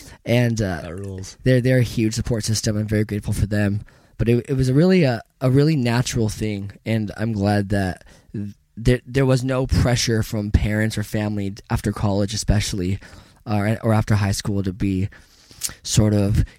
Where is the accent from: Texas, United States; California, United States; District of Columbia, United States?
California, United States; Ventura; I mean, I grew up in Ventura, California.